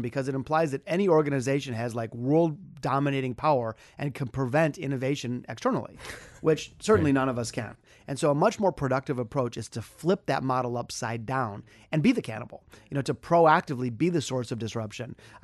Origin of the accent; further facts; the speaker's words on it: Detroit, Michigan, United States; A good example is my hometown of Detroit, Michigan.